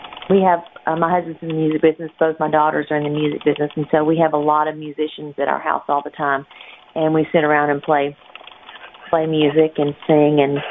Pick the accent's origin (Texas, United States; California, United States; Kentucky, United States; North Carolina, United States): Texas, United States; I grew up in East Texas. The people in Florida remind me a lot of the people in East Texas